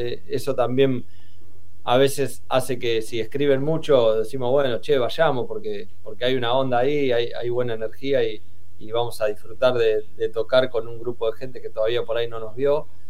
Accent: Necochea, Buenos Aires Province, Argentina; Somos de Necochea y capaz que es un poco eso que vos decís. Yo también, no sé, el secundario lo estudié en un pueblito que se llama Ramón Santa Marina, de 400 habitantes.

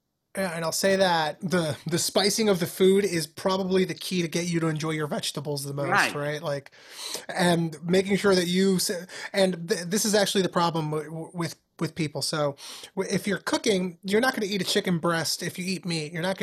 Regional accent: New York City, New York, United States; I grew up here in New York City in the South Bronx in a pretty poor neighborhood.

